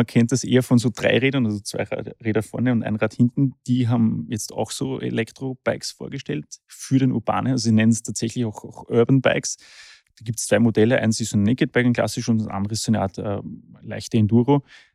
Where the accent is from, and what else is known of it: Austria